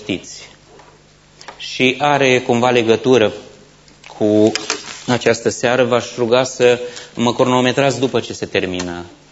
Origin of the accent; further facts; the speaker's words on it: Iași, Iași County, Romania; accent: Moldova; also born or lived in Ploiești / Bucharest; now in Oradea, Romania; Asta este pentru că m-am născut la Ploiești, am trăit la Iași, am făcut facultatea la București, am făcut armata în Dobrogea și trăiesc acum în Ardeal.